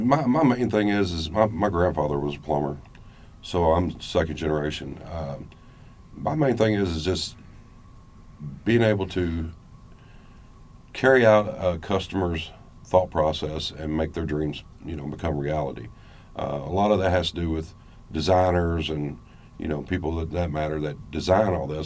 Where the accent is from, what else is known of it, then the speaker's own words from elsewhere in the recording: Kentucky, United States; now in Arkansas, United States; Well, originally, don't hold it against me, but I'm from Kentucky.